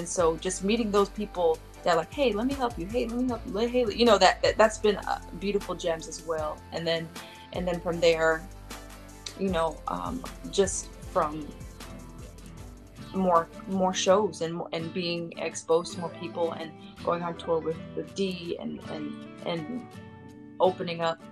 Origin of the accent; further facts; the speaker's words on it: Atlanta, Georgia, United States; For me, I was, I don't know if you know, but I was raised in ATL in Georgia. I went to school in the city, ATL, but I was raised in Georgia